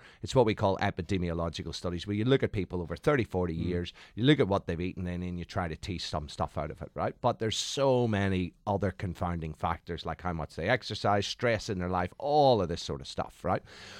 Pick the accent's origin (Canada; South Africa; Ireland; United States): Ireland; I'm Irish, ex-military.